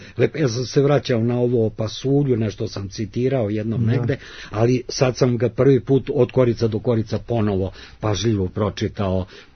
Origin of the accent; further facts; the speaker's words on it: Belgrade, Serbia; na to sam kao Beograđanin ponosan.